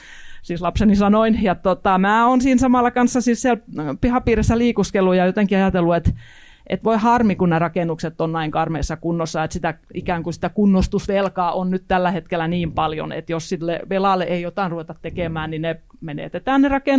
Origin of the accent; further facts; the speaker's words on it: Southwest Finland, Finland; now in Jyväskylä, Finland; mä oon siis uusi-Jyväskyläläinen, on muuttanut vuonna 2008, että mulle ei ole tavallaan, että mun kotiseutu on siis Varsinais-Suomessa